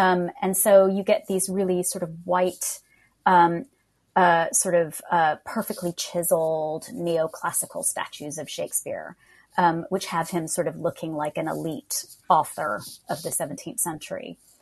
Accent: United States; And some people say it's because I'm of my accent, because I'm American for any other reason.

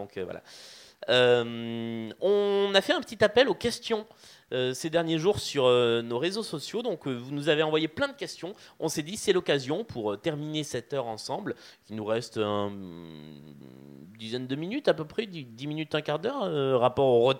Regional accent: Montpellier, Occitanie, France; accent: southern French; Je viens pas de Bordeaux d'abord, je viens de Montpellier. Et puis, je vous emmerde avec mon accent du sud.

